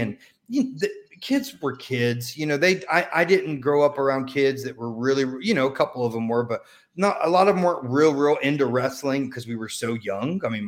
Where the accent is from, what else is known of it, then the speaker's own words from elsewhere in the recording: Tampa, Florida, United States; born there; So I was born in Tampa.